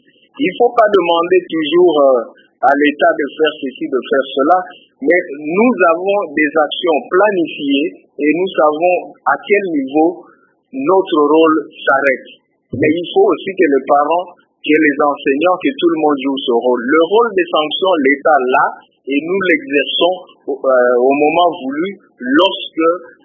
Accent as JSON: {"language": "French", "country": "DR Congo", "said": "chez nous en RDC"}